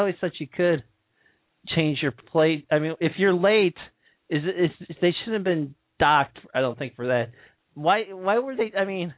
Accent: Illinois, United States; And I'm from Illinois originally, so so maybe that's why, I don't know.

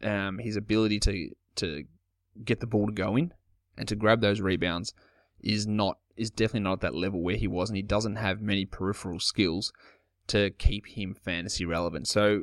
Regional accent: Australia; As hard as that is to really accept as an Australian, Bogut is slipping

